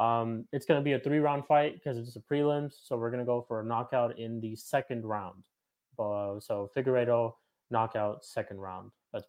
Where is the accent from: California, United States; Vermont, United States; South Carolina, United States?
California, United States; Sacramento; Cody Garbrandt is actually where I'm from Sacramento itself.